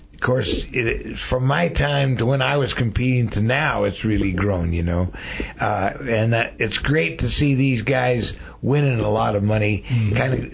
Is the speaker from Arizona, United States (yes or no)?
yes; Prescott, Arizona, United States; And I was raised here in Prescott, Arizona, born and raised here, and I used to go to the rodeo with my godmother and my mom and dad and everybody.